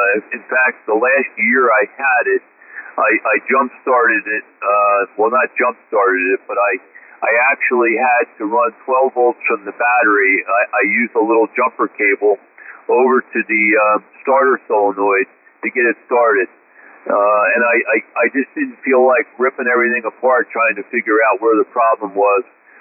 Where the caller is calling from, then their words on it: Richboro, Pennsylvania, United States; actually I'm receiving you from Richboro, so hopefully you're copying me.